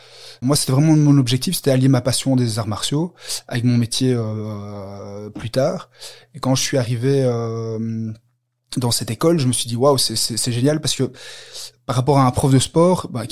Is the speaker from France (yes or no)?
no; Brussels, Belgium; Je viens de Belgique, de Bruxelles.